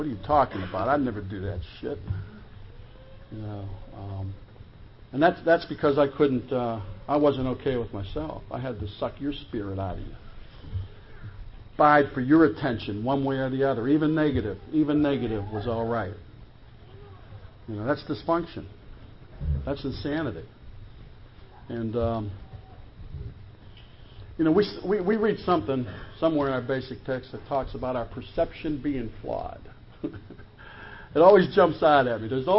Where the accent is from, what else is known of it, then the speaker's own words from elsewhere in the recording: Pittsburgh, Pennsylvania, United States; Growing up in Pittsburgh, I still say it through Pittsburgh, right?